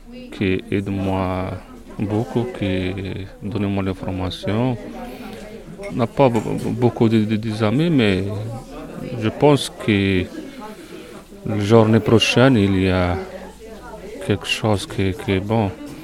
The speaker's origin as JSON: {"language": "French", "country": "Morocco", "second_language": "French", "lives_now": "Fontaine, France", "said": "Je suis marocain, j'habite à Fontaine. Et j'ai fait les cours de France. J'étais à l'université de langue arabe au Maroc."}